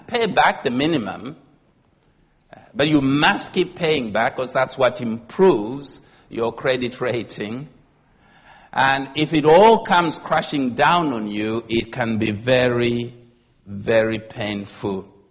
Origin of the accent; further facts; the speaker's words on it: Zambia; Compared to my home country, I'm a Zambian.